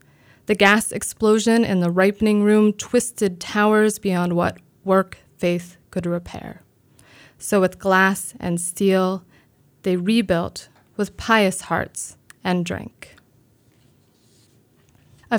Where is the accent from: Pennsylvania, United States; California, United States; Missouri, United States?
Pennsylvania, United States; Pittsburgh; And it was a very important part of me growing up in Pittsburgh.